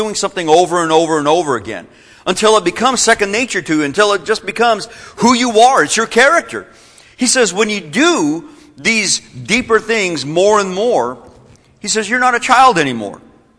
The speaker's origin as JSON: {"language": "English", "region": "New Mexico", "country": "United States", "tie": "born or raised there", "said": "it used to be when I would go to my hometown in New Mexico, I would see guys my age, from my high school class, still dragging up and down the same main street"}